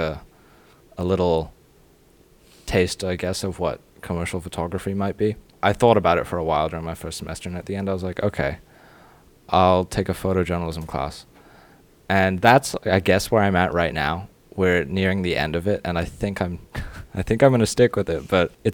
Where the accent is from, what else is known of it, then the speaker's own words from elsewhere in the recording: Fairfax, Virginia, United States; I'm from Fairfax, Virginia, which is like a DC suburb, about 30 minutes out from the capital.